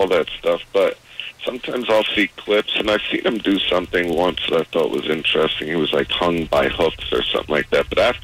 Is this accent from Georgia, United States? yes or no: no; Brooklyn, New York, United States; I was raised in Brooklyn the first 8 years until she got remarried.